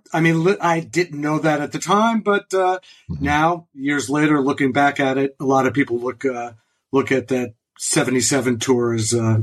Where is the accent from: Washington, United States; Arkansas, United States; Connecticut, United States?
Connecticut, United States; Hampton; now in Boston, United States; Hampton, Connecticut specifically.